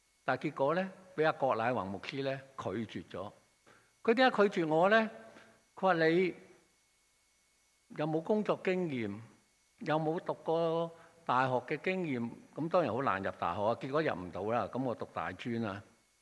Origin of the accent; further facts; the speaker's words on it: China; 我們中國人說命運，其實命這個字呢，或者聽天由命呢，不是那麼迷信那麼消極的